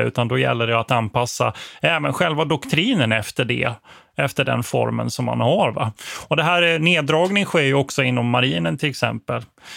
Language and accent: Swedish; Växjö, Kronoberg County, Sweden; born there; jag är född i Växjö. Och det var ju en sån här luftcentral stad egentligen.